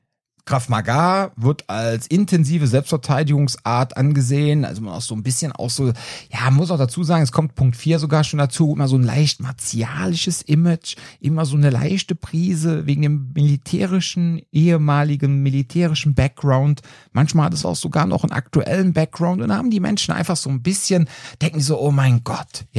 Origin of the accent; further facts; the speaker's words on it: Cologne, North Rhine-Westphalia, Germany; so als Kölner in Bad Münstereifel